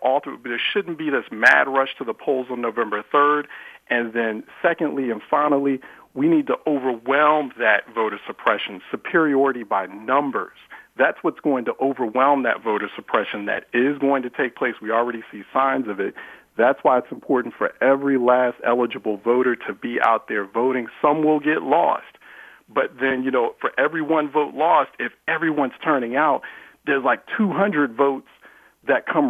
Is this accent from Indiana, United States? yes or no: no; Philadelphia, Pennsylvania, United States; even in places like Philly, for example, my hometown